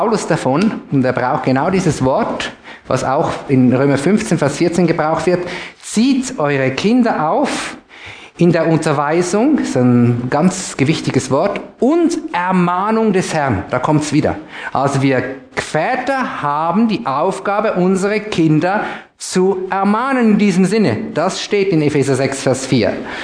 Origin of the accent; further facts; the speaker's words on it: Zürich, Zurich, Switzerland; Hinten und vorne nicht, sagen wir als Zürcher.